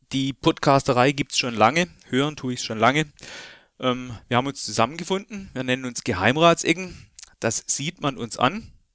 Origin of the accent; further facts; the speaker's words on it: Baden-Württemberg, Germany; ich komme aus dem Schwarzwald